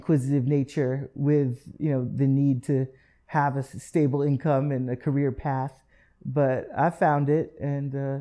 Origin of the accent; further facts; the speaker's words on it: Sterling, Massachusetts, United States; No, I'm from Massachusetts. Okay. Born and raised in North Central Mass, very small town called Sterling, Massachusetts